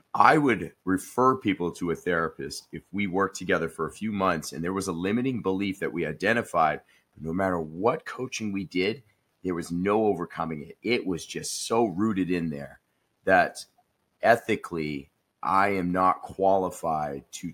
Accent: Farmington, Maine, United States; also born or lived in Austin, Texas; Yep, I'm back in Maine where I was born and raised, back in my hometown of Farmington.

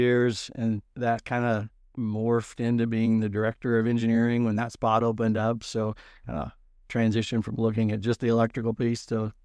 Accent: Indiana, United States; Just out in the middle of nowhere, you know, western part of Indiana.

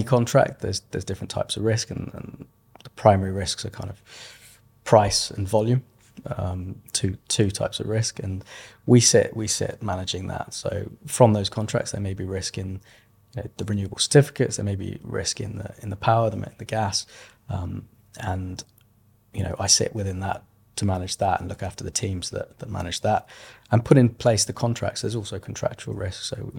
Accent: Birmingham, West Midlands, United Kingdom; now in London, United Kingdom; I'm based in London. I'm originally from Birmingham

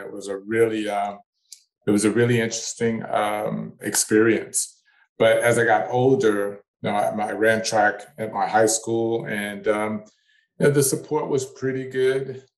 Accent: Texas, United States; Couldn't avoid football in Texas, growing up in Texas.

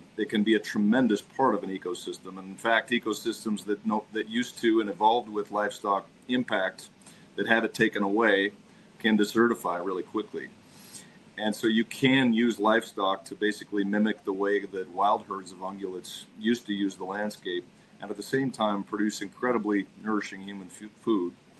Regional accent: Helmville, Montana, United States; I guess being so sheltered and growing up in Helmville, I started to see a little bit more of the world.

